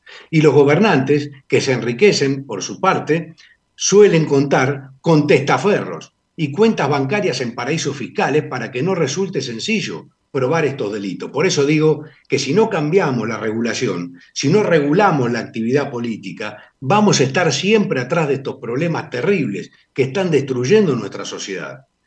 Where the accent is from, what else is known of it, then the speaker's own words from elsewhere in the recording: Argentina; yo, como ciudadano argentino, me termino también irritando